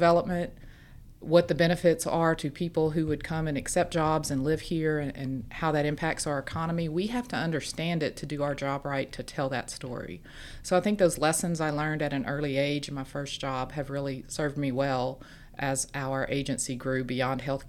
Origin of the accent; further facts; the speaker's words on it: Louisiana, United States; almost everyone right now at our agency, we are from Southwest Louisiana. Most of us are McNeese graduates.